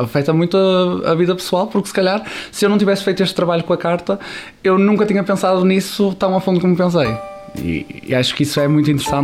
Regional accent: Viana do Castelo, Norte, Portugal; tenho 20 anos, sou de Viana do Castelo

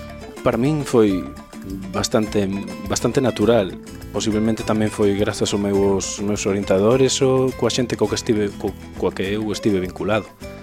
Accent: Lugo, Galicia, Spain; now in Braga, Portugal; Teño 30 anos, levo aquí xa 3 anos, polo tanto estou no meu cuarto ano de doutoramento e veño de Lucus Augusti para Carogusta, sempre en cidades romanas.

